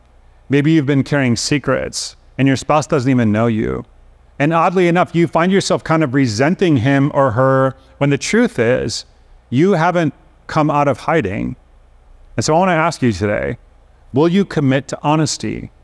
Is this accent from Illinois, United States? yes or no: yes; Chicago, Illinois, United States; Like, I grew up in Chicago, where people are kind of odd about this sort of emotional confrontation.